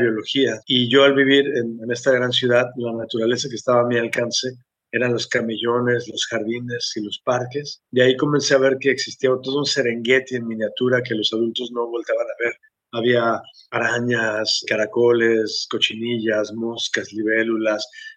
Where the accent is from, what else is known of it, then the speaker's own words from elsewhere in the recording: Mexico City, Mexico; born there; Yo nací en la Ciudad de México el 4 de octubre de 1976, hace ya bastante tiempo.